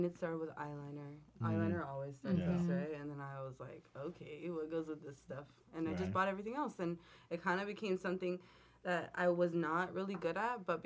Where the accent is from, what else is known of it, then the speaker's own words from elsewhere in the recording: Los Angeles, California, United States; Yeah. Well, West L.A., yeah.